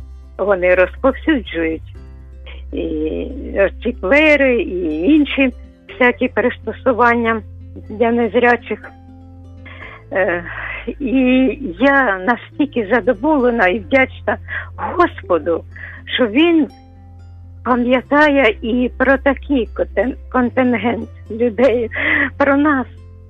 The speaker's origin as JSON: {"language": "Ukrainian", "country": "Russia", "second_language": "Ukrainian", "said": "бо я росіянка, і взагалі мій весь рід з Росії, глибокої такої глибинки."}